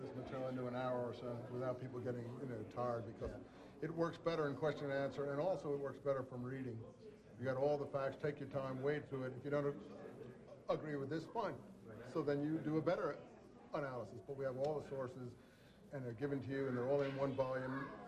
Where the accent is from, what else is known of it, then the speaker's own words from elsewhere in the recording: New Jersey, United States; I'm from New Jersey.